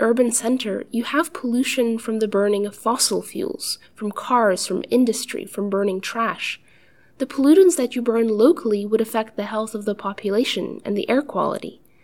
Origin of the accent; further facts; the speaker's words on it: Manila, Metro Manila, Philippines; I grew up in the Philippines, in Manila, and Manila is a very, very polluted city. It's one of the worst megacities.